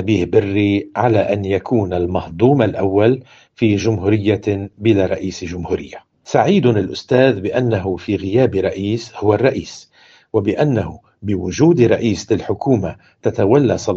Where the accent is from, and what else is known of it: Lebanon